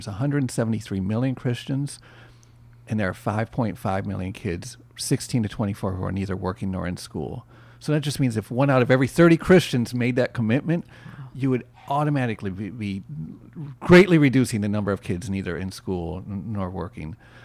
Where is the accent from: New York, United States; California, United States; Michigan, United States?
Michigan, United States; Detroit; And growing up in Detroit, my wife and I always joke, the only thing we have in common between our cultures is our African-American upbringing in Detroit.